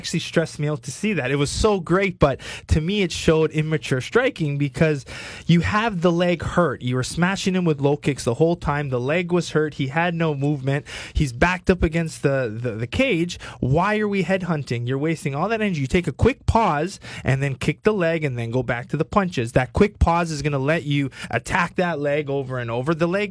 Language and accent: English; Canada; It doesn't just because I'm from Canada doesn't mean I love the cold.